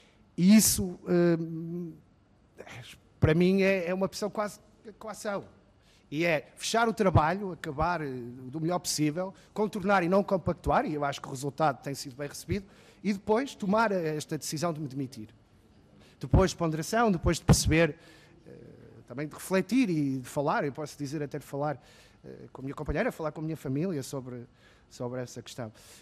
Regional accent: United States; eu venho dos Estados Unidos

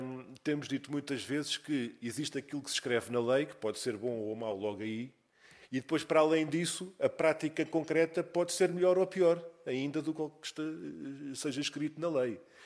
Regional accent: Portugal; cá estaremos, enquanto portugueses, enquanto país

